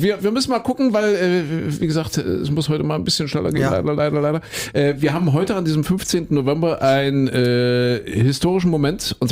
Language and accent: German; East Germany, Germany; ich bin ja ein Kind der DDR, Christine auch